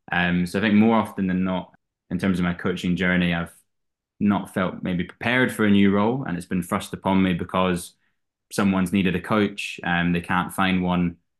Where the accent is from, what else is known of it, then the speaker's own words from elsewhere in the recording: Edinburgh, Scotland, United Kingdom; also born or lived in England; So I'm from Edinburgh. I was born in England, but moved up to Scotland when I was 18 months old. So born in England, raised in Scotland. So I identify as a proud Scotsman.